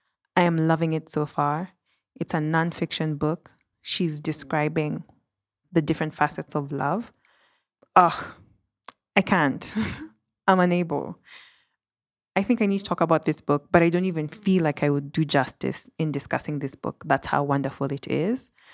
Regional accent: Kenya; But being a Kenyan, the theme that really hit home and hit me hard is this factor of being internally displaced in your own country.

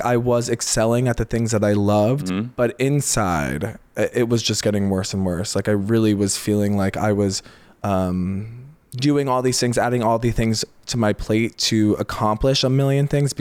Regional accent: Chester Springs, Pennsylvania, United States; I grew up in Pennsylvania, Chester Springs, Pennsylvania. Mm-hmm. So it was, really interesting, very conservative, very small town.

